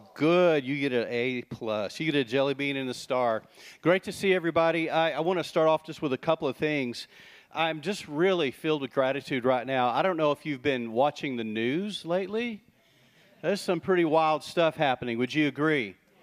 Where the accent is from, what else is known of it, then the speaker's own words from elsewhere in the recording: Texas, United States; I grew up in West Texas.